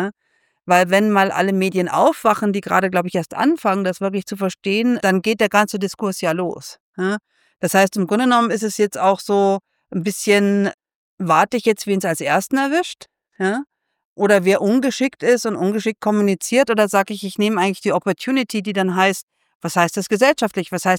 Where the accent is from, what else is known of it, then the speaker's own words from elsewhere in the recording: Germany; vielleicht bin ich da jetzt auch so ein bisschen als Deutsche noch so beeindruckt